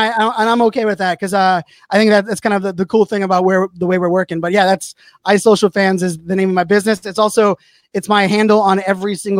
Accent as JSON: {"language": "English", "town": "Pittsburgh", "region": "Pennsylvania", "country": "United States", "tie": "born or raised there", "said": "my growing up in Pittsburgh."}